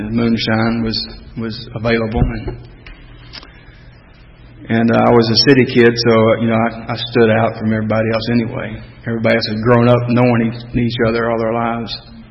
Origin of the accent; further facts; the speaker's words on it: Atlanta, Georgia, United States; I was born and raised in Atlanta. And for those of you that are confused about that, that means inside the city limits.